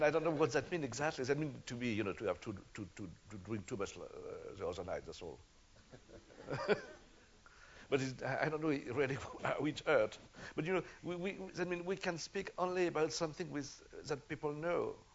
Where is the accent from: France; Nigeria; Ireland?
France; Paris, Île-de-France; born there; English is a second language; I was born in Paris, and I don't know Central Europe.